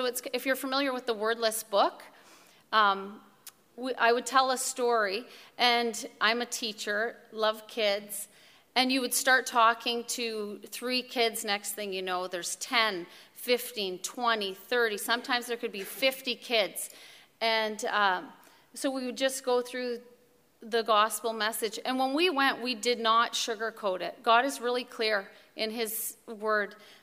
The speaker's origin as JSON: {"language": "English", "country": "Canada", "said": "I'm from Canada."}